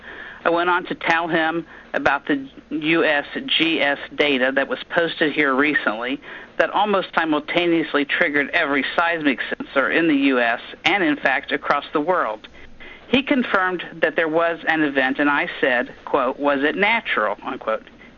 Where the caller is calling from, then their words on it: Florida, United States; I'm calling from Florida.